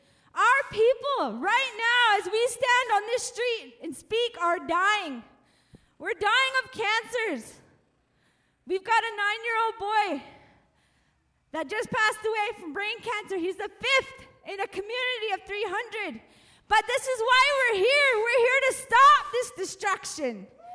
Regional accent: North Dakota, United States; Like you said, I'm from North Dakota. I come from the Mandan, Hidatsa, and Arikara Nations.

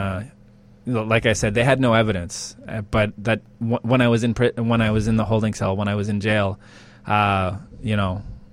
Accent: Ottawa, Ontario, Canada; I'm from Ottawa, and I was arrested on June 18th, 6 years ago today, in 2010

